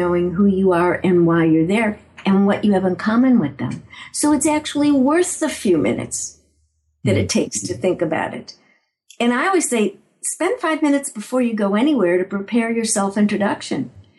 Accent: Chicago, Illinois, United States; By the way, I'm originally from Chicago.

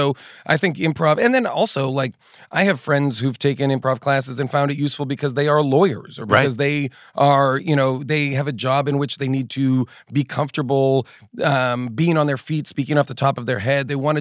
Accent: Boston, Massachusetts, United States; I'm from the East Coast. I'm from Boston. I grew up outside Boston, like suburban Boston.

